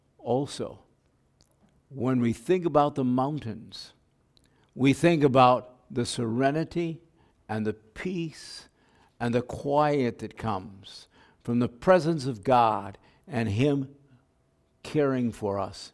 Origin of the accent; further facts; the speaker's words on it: Bozeman, Montana, United States; And I grew up in Bozeman, Montana.